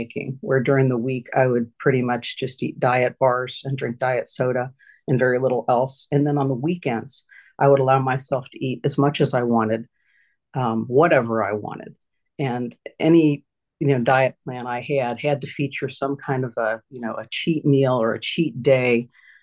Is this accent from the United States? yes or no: yes; Cincinnati, Ohio, United States; I grew up in Cincinnati, Ohio. I had two younger brothers